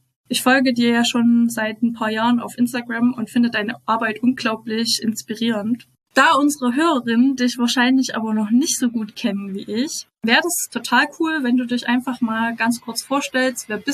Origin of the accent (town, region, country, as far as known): Schleiz, Thuringia, Germany